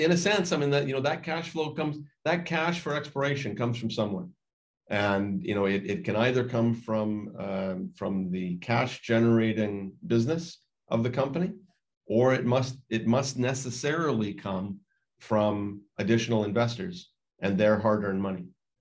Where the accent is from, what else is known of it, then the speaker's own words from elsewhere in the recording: Timmins, Ontario, Canada; born there; I was born in Timmins, Ontario, which is a fabulous storied mining camp in Northern Ontario, Canada.